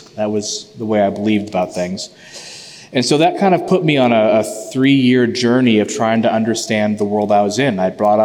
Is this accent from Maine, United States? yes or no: yes; Fort Kent, Maine, United States; Yeah, I was born in Fort Kent, Maine, right on the border with Canada, basically. Raised in Maine by really loving parents, Christian parents.